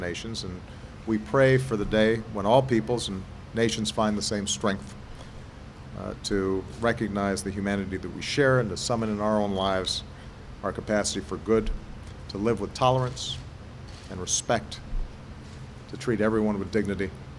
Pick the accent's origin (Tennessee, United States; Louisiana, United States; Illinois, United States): Illinois, United States; Chicago; my understanding is he spent some time in my hometown of Chicago as well.